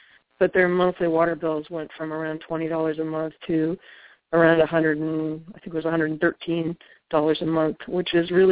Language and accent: English; California, United States; I'm a fourth generation Californian. I grew up in the East Bay, had access to good water.